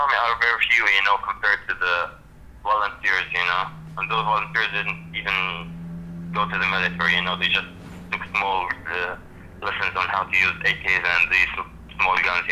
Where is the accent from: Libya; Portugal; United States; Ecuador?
Libya; Benghazi, Cyrenaica; English is a second language; Benghazi City.